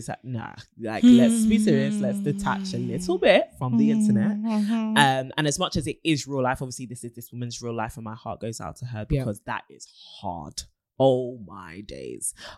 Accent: United Kingdom; I really said wherever. And I am British.

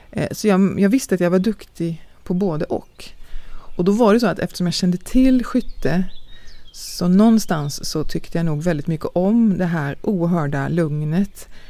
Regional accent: Långås, Halland County, Sweden; jag är född i Sverige, utanför Falkenberg, utanför Långås, utanför lastad i Kärret. Och gården heter ju då Kärrets gård.

